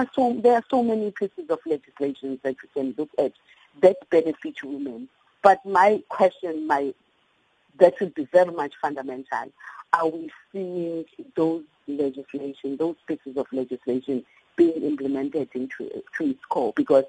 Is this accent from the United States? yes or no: no; South Africa; as I grew up in South Africa, that we grew under